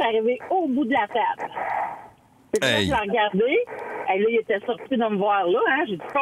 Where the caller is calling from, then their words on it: Saint-Jean-sur-Richelieu, Quebec, Canada; Moi, je suis de Saint-Jean-sur-Richelieu.